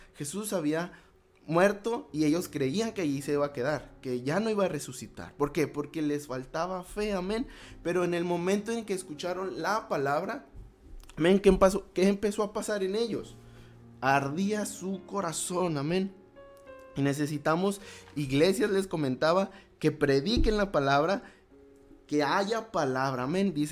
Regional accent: Mexico; now in Nicaragua; soy mexicano, llevo 3 años aquí en Nicaragua, no he podido regresar a México

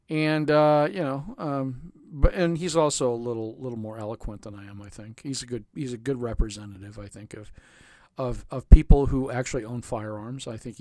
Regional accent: United States; What do I even know? I'm just an American, you know.

